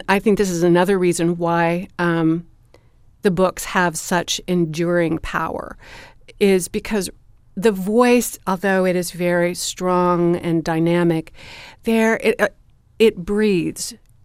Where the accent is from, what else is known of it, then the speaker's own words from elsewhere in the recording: Missouri, United States; As you mentioned before, I grew up in the Missouri Ozarks. I was about 40 minutes away from Rocky Ridge Farm